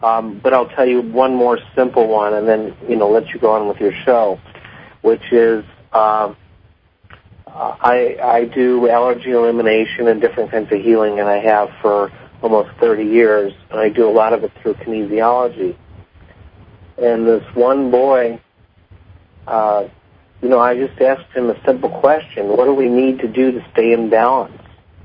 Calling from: Chicago, Illinois, United States; I'm calling from Chicago.

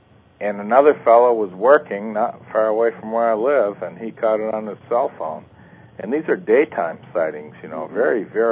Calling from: Costa Rica; I'm calling from Costa Rica.

